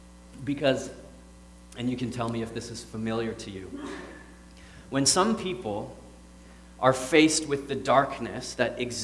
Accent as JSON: {"language": "English", "town": "Montreal", "region": "Quebec", "country": "Canada", "tie": "born or raised there", "said": "We grew up in Montreal, so, like, at, like, 3:30, it starts to get dark outside, and it gets dark."}